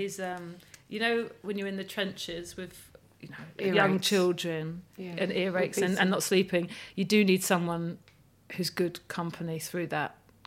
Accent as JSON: {"language": "English", "region": "East of England", "country": "United Kingdom", "tie": "born or raised there", "said": "I grew up mostly in Essex."}